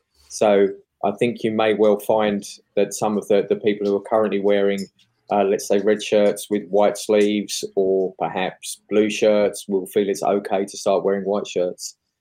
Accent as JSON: {"language": "English", "region": "England", "country": "United Kingdom", "lives_now": "Australia", "said": "I have an Australian passport. I am English, though."}